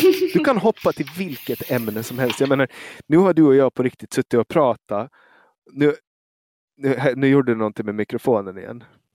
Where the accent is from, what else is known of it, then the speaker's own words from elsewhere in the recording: Åland, Finland; Ålänning.